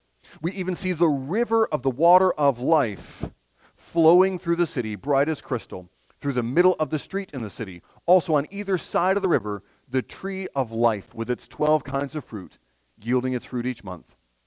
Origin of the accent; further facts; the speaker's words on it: Michigan, United States; As a child growing up in Michigan, I know not New York, but Michigan, we talked a lot about Niagara Falls